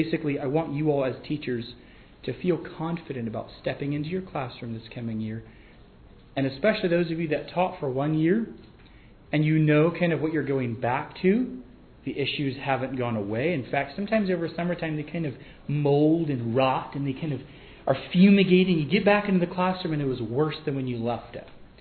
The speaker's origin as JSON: {"language": "English", "region": "North Carolina", "country": "United States", "said": "I am from North Carolina, and for the past number of years, I have been a circus ringleader at our school."}